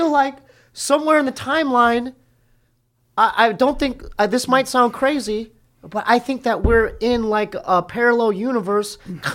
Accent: Poway, California, United States; Well, we're from Poway. Me and my brother are from, inland.

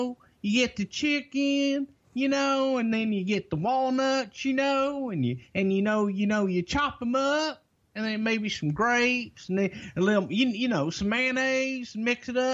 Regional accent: Texas, United States; Now, I'm a Southerner. I'm from Texas.

